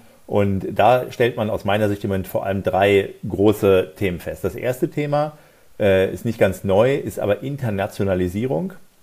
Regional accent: North Rhine-Westphalia, Germany; Das sage ich als Westfale

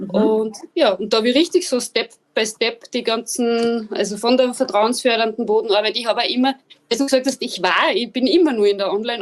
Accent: Linz, Upper Austria, Austria; Ich komme aus Oberösterreich, aus Linz

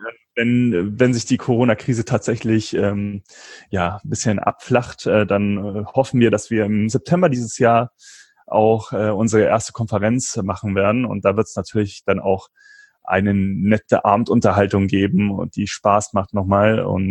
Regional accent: Rosenheim, Bavaria, Germany; Aber ich komme aus Rosenheim eigentlich. Das ist so eine mittelgroße Stadt.

